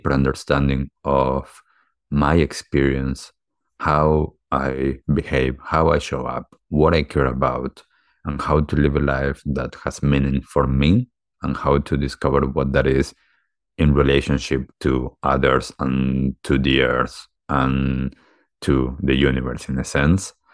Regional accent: Buenos Aires, Argentina; I grew up in Argentina, in Buenos Aires, and I had a typical childhood.

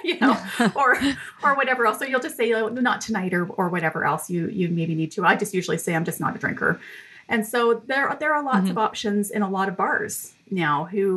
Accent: Canada; And I'm Canadian. And so like, listen, drinking beer in the bush is pretty much how we enter our teen years

